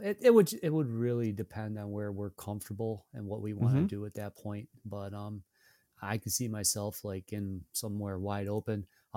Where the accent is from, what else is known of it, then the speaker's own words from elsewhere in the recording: Syracuse, New York, United States; I actually grew up in Syracuse, so I never made it. I was never made it out of here. Born and raised in Syracuse. Went to college not too far away at SUNY Cortland.